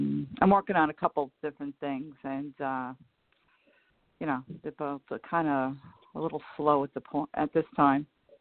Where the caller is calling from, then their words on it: New York, United States; Hi, I'm calling from New York.